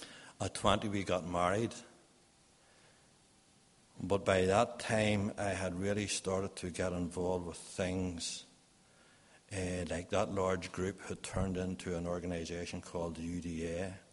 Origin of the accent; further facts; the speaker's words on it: Portadown, Northern Ireland, United Kingdom; We were growing up in Portadown.